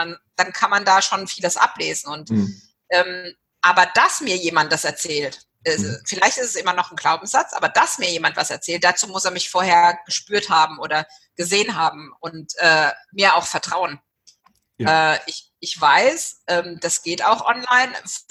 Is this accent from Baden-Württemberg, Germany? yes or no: yes; Walldorf, Baden-Württemberg, Germany; Ich bin selbst in Waldorf aufgewachsen